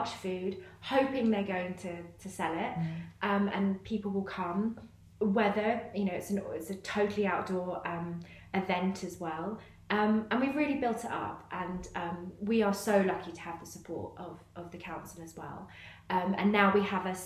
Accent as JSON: {"language": "English", "country": "Hong Kong", "tie": "born or raised there", "said": "So I grew up in Hong Kong. So Dad's Malaysian Chinese."}